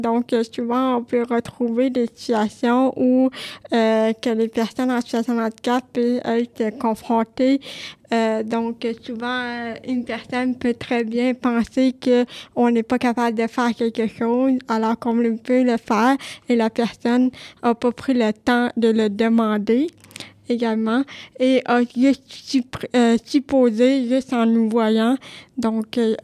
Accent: Montreal, Quebec, Canada; j'ai 30 ans, je viens de Montréal

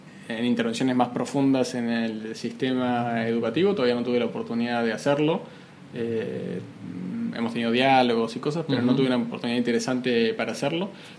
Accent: Buenos Aires, Argentina; yo soy porteño, nací en Buenos Aires, pero no ejerzo

